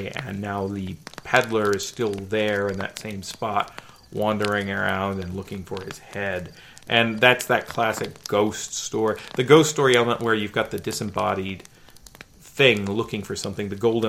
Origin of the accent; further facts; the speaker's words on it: Maryland, United States; growing up in Harford County, not too far from where I used to live